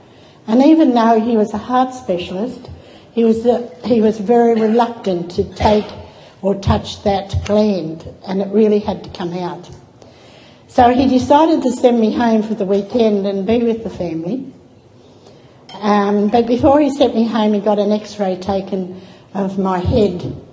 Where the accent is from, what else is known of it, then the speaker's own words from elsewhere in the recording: Windale, New South Wales, Australia; also born or lived in Gateshead; We come from Lake Macquarie in a town called Windale. I think everybody here would know Windale. It is 97% government housing, or was in the 90s.